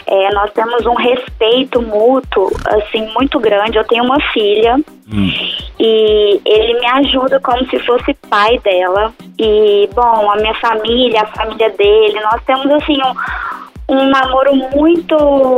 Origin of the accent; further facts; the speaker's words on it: Goiânia, Goiás, Brazil; Sou de Goiânia.